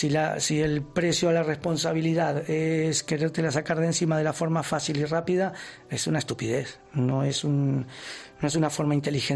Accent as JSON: {"language": "Spanish", "country": "Argentina", "lives_now": "Spain", "said": "Argentino."}